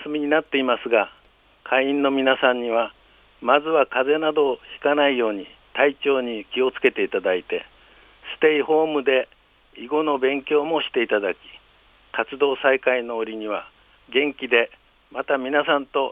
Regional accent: Hitoyoshi, Kumamoto, Japan; 実は私はですね、去年水害があった熊本の人吉出身なんです。

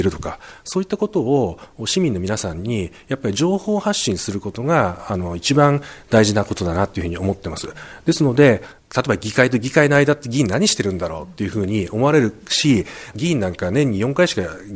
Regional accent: Chigasaki, Kanagawa, Japan; now in Fujisawa, Japan; 生まれ育ちは茅ヶ崎で、藤沢の今鵠沼の蓮池というところのすぐ近くに住んでるんですけども、そこに来たのが7、8年前からであります

